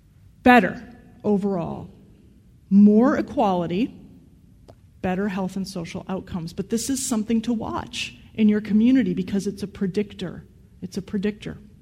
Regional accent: Madison, Wisconsin, United States; Chicago just sucked Oscar Mayer out of my hometown of Madison, Wisconsin.

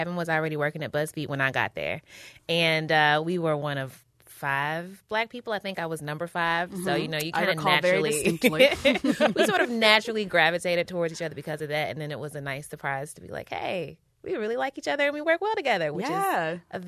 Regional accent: Louisville, Kentucky, United States; I identify as like sort of Midwest-ish because I'm from Louisville, which is in northern Kentucky, which is like 2 hours from Cincinnati.

